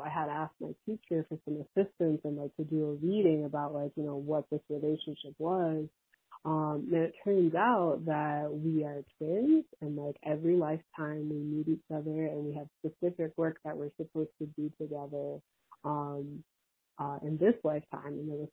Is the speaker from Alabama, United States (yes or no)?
no; Wisconsin, United States; I grew up in Wisconsin and I grew up, you know, in a very Pentecostal Christian situation.